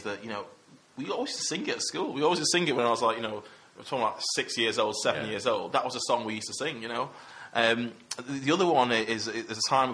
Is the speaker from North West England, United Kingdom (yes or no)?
yes; Manchester, North West England, United Kingdom; I still speak to a lot of people who I grew up with, both the people I grew up with in Cheetham Hill, or kind of around my area